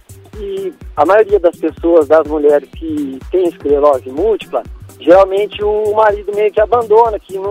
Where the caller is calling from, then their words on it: Piracicaba, São Paulo, Brazil; Piracicaba, interior de São Paulo.